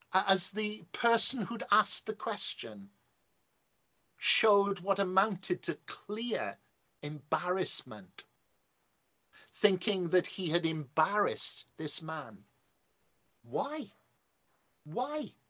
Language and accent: English; Wales, United Kingdom; some of you may have worked out, though I hide it well, that I'm Welsh.